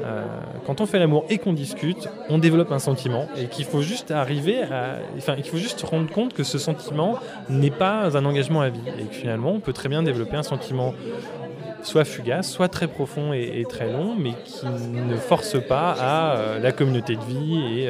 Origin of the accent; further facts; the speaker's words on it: Lyon, Auvergne-Rhône-Alpes, France; now in Paris, France; Moi, je suis de Lyon.